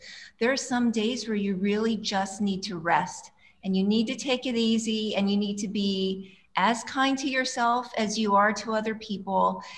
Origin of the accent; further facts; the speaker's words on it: Hawaii, United States; You know, I grew up in Hawaii. Yep. And so I'm definitely an island girl.